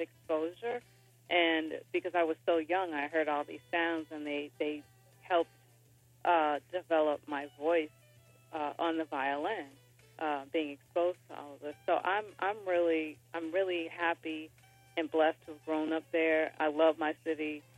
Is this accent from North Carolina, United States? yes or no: no; Detroit, Michigan, United States; Well, you know, I grew up in Detroit. I started violin when I was four